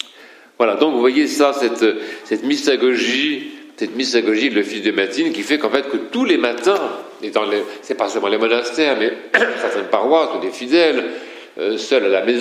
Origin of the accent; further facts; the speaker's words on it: France; Moi, en tant que Français, si vous voulez, quand j'ai commencé à entrer dans l'office qu'on appelle